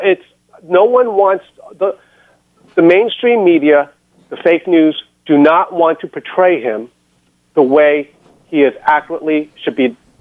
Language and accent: English; Brooklyn, New York, United States; born there; My parents are Chinese, and so I came in here, and I was born in Brooklyn, New York.